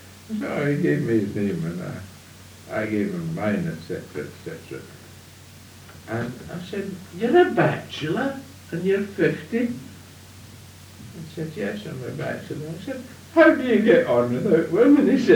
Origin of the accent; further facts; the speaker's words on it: Glasgow, Scotland, United Kingdom; born there; I was born in Glasgow. I was the result of a union between a Highlander, my father, and a Lowlander, my mother